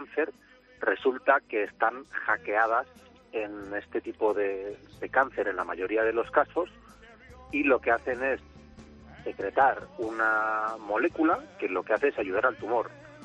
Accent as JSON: {"language": "Spanish", "country": "Spain", "said": "y es que soy un español de un equipo del CENIO"}